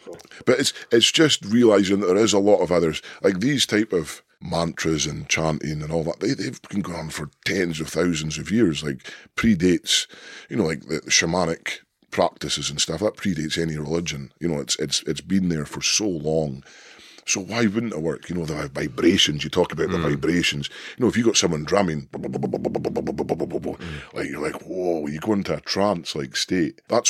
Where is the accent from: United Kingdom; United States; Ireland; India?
United Kingdom; Scotland; You know, and Scottish, I think Scottish folk do that. Oh, we're just Scottish.